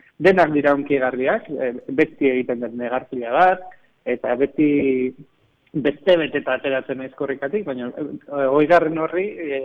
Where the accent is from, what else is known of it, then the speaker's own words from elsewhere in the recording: Hernani, Basque Country, Spain; ni hernaniarra naiz izaten, eta nire herritik pasatzea